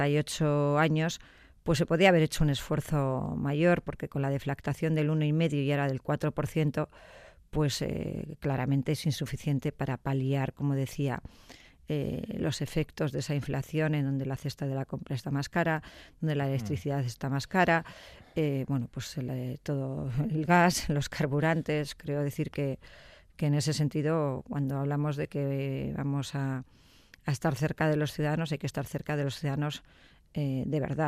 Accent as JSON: {"language": "Spanish", "region": "Basque Country", "country": "Spain", "said": "mucha pena como vasca"}